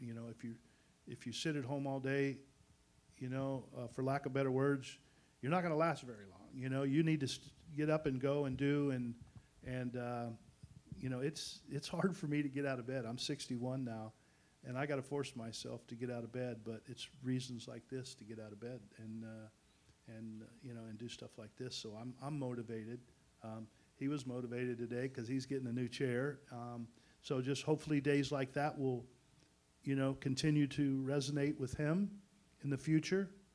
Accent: Florida, United States; And I'm the guy from South Florida, and the Kors people were kind of recommended the Miami Project.

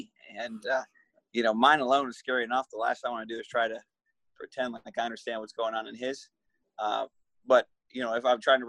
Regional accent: Michigan, United States; because I'm from Michigan

